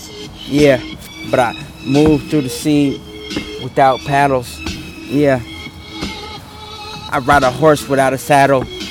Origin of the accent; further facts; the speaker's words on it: Seattle, Washington, United States; Yeah, I'm from Seattle.